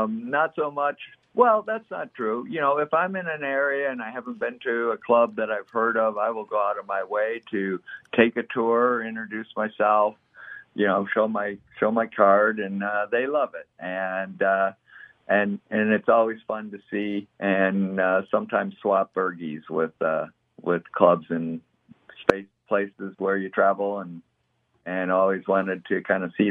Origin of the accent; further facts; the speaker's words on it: Detroit, Michigan, United States; now in Colorado, United States; Well, as a kid, we used to do goof around sailing, but nothing serious. And then I moved out away from the Detroit area to Colorado in the mountains.